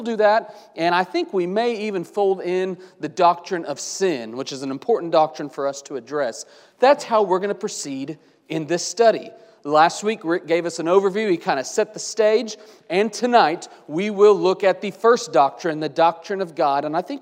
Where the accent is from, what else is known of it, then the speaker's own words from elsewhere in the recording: Oklahoma, United States; I grew up in Oklahoma, which has no skiing. In fact, we have no hills.